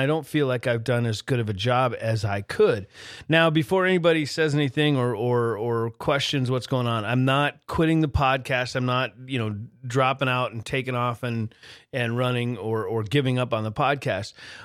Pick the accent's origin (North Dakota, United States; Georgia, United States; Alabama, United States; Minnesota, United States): North Dakota, United States; Grand Forks; here in my hometown of Grand Forks, North Dakota.